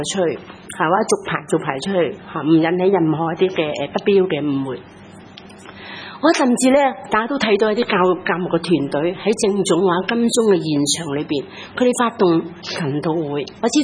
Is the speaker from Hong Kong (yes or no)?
yes; Hong Kong; 其实我们香港人所经历的都是令到我们感到很失望，很灰心，很绝望